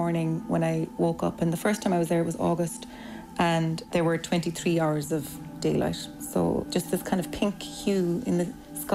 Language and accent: English; Ireland; as Irish people